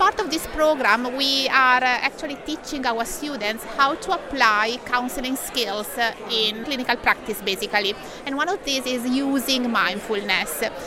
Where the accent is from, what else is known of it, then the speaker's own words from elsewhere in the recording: Milan, Lombardy, Italy; English is a second language; I'm Italian from Milan, and I'm working here at St. Mary University.